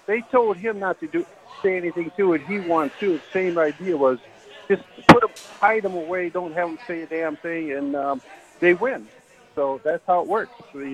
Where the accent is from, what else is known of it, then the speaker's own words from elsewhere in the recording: Madison, Wisconsin, United States; Hi, I'm from Madison.